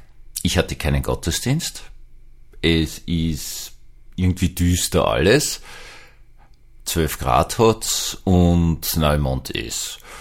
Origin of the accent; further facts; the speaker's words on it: Austria; ich habe ja als Österreicher ja, so ein bisschen österreichisch-evangelischer, ein bisschen Probleme mit so Massenzusammenkünften.